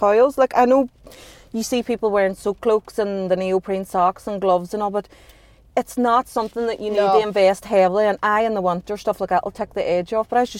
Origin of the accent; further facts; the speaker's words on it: Northern Ireland, United Kingdom; I am 35. Yeah. I live in Derry. I come from a family of nine. Seven kids, two parents. We grew up in Ballymac, so life was colourful.